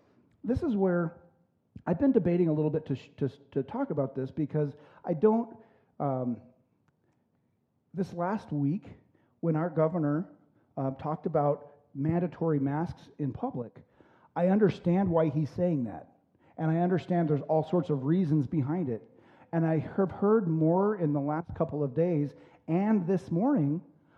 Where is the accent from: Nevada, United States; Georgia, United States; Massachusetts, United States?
Nevada, United States; Reno; born and raised in Reno, Nevada, lived here.